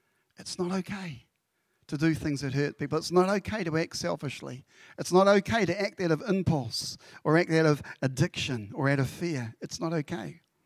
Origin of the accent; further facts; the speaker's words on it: Papua New Guinea; Growing up in Papua New Guinea, one of the things we used to love to do when we went to Wewak was go into little caves around the waterfront.